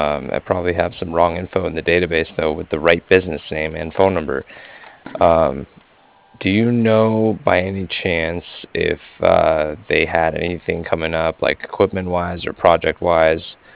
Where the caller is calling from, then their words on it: Cardiff, Wales, United Kingdom; And I was calling from Cardiff.